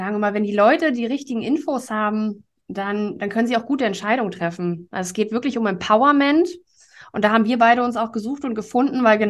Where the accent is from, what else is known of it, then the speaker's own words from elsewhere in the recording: Germany; now in Hamburg, Germany; Ich komme eigentlich aus der Mitte zwischen Hamburg und Berlin, wirklich vom flachen Land.